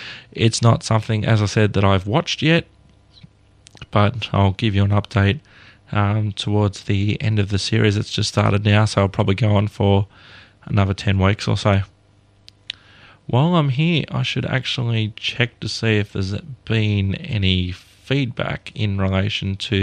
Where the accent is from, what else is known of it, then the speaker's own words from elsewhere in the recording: Chicago, Illinois, United States; Growing up in the Chicago area where the show took place, the show got a lot of coverage in the local media.